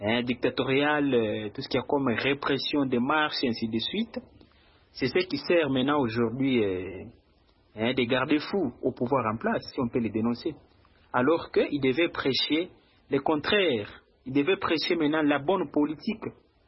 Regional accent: DR Congo; Nous avons essayé de voir comment est-ce que la campagne s'est passée ici chez nous en RDC.

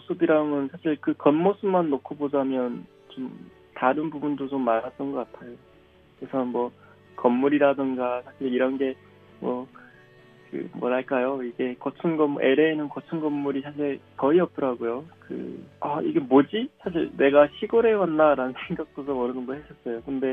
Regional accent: Chongjin, North Hamgyong, North Korea; 저희 어머니나 저나 사실 뭐 굉장히 예쁜 고향이 살아왔거든요. 근데 고향 굉장히 예쁜데 사실 그 속에 살고 있는 사람들은 너무나 못 살아요.

